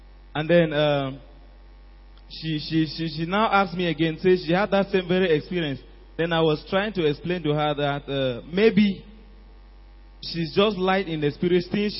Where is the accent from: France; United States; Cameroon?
Cameroon; I came all the way from Cameroon.